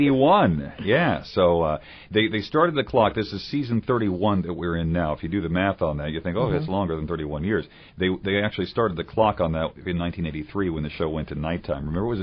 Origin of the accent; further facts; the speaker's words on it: Huntington, West Virginia, United States; I was born here. My dad, Grayson, we lived up on the south side of Huntington here, Memorial Park Drive